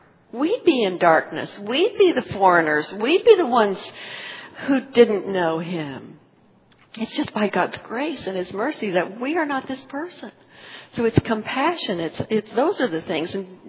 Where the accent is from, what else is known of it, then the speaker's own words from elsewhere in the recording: United States; When I grew up in America, we were a pluralistic society